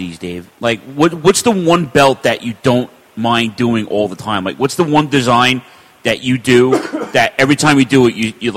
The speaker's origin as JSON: {"language": "English", "region": "New York", "country": "United States", "said": "being a New Yorker, going to the Garden every month, occasionally seeing an NWA show"}